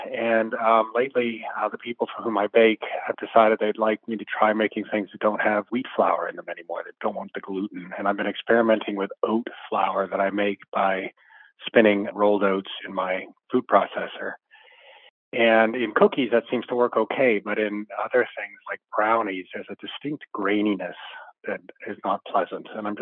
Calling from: Somerville, South Carolina, United States; I'm calling from Somerville, South Carolina.

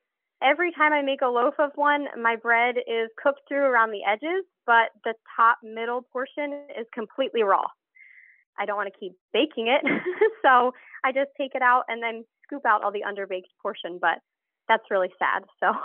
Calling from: Pipersville, Pennsylvania, United States; calling from Pipersville, Pennsylvania.

